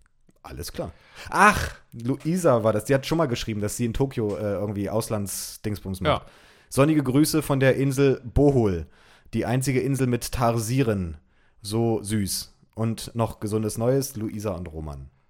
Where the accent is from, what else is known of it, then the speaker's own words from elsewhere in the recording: Pulsnitz, Saxony, Germany; now in Berlin, Germany; Ich komme ursprünglich aus Sachsen, Pulsnitz, die Stadt mit den Pfefferkuchen, und bin aber vor ein paar Jahren nach Berlin gezogen